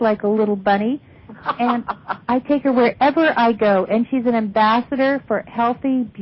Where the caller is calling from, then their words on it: Oregon, United States; I'm calling from Oregon, and we'll continue listening to your show.